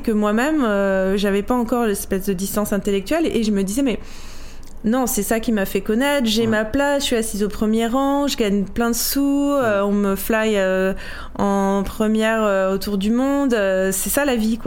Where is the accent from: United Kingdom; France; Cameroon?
France; Corsica; born there; je suis née en Corse, je suis une fille d'immigrée.